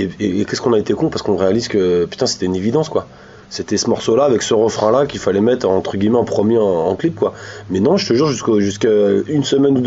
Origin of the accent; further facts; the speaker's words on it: Île-de-France, France; je suis parisien, même si j'ai jamais vécu à Paris intramuros, moi j'ai toujours été en banlieue.